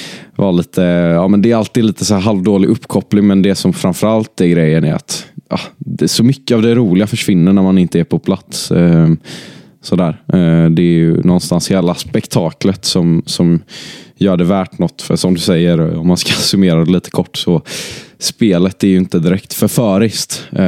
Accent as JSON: {"language": "Swedish", "town": "Gothenburg", "region": "Västra Götaland County", "country": "Sweden", "tie": "born or raised there", "said": "men gött att vara hemma i Götet, måste jag säga"}